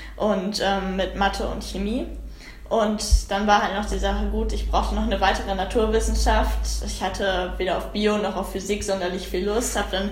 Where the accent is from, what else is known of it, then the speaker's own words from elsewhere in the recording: Peine, Lower Saxony, Germany; ich komme aus Peine, bin 14 Jahre alt